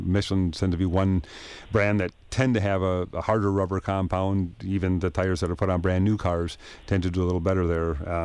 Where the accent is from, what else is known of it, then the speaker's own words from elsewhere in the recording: Wisconsin, United States; I grew up in Wisconsin, and I'm pretty sure I can get a car up a hill